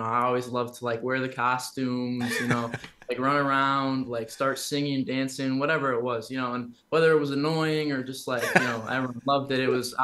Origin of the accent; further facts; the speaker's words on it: Chicago, Illinois, United States; Like I'm from Chicago.